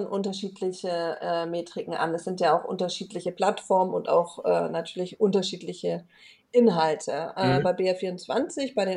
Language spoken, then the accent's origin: German; Hamburg, Germany; ich komme aus Hamburg, ich bin da aber schon echt assimiliert